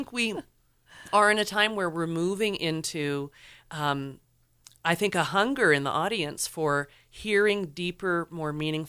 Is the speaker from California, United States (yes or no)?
yes; California, United States; also born or lived in New York City; now in Santa Fe, United States; Yeah, I will say I grew up in California and I spent 13 years in New York City.